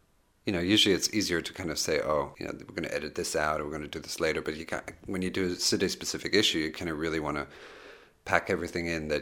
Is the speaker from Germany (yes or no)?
yes; Germany; English is a second language; And I'm from Germany. I'm not from Berlin, but I'm German. And I haven't lived here in 15 years.